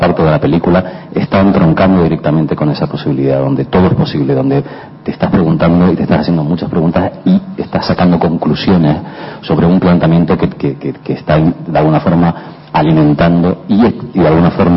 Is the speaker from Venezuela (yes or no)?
no; Spain; Inevitablemente soy español, ¿no? Y como español, yo creo que casi te diría de forma inconsciente reflejo la realidad de mi país